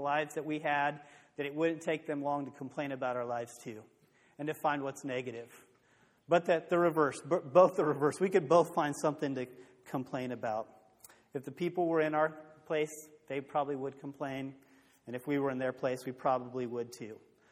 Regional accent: Indianapolis, Indiana, United States; I'm from Indianapolis, and we have, like, any kind of restaurant you can go to, grocery store.

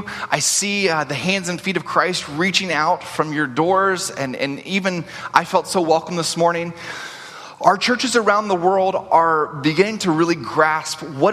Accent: United States; I, as an American, can go to a place and begin working, sure.

